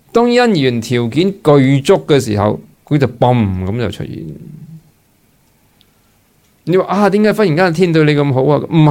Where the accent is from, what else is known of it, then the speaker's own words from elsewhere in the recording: Hong Kong; 我相信我哋香港人